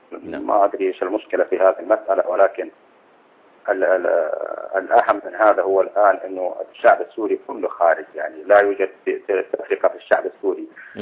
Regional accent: Saudi Arabia; أنا مواطن سعودي ويهمني وطني في الدرجة الأولى

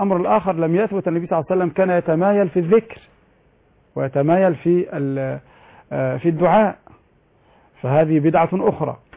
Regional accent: Egypt; عندنا في مصر

